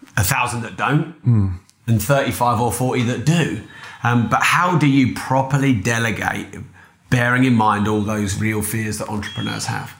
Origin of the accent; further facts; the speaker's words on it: Peterborough, East of England, United Kingdom; Now, I'm from Peterborough.